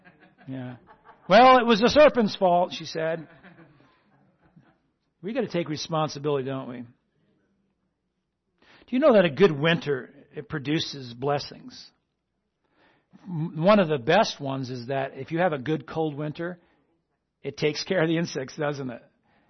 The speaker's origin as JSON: {"language": "English", "region": "New England", "country": "United States", "tie": "born or raised there", "said": "I grew up in New England. And I know all about snow and cold and ice and plowing and shoveling and salting"}